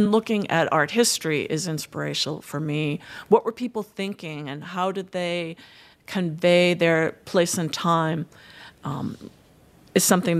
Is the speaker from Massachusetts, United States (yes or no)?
yes; Boston, Massachusetts, United States; now in Rapid City, United States; I grew up outside of Boston, and I do miss culture